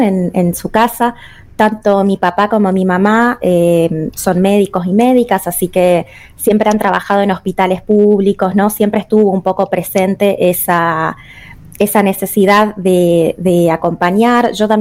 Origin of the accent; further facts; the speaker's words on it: Monte Caseros, Corrientes, Argentina; empecé a viajar y a tener experiencias en otras ciudades fuera de mi ciudad natal, Montecaseros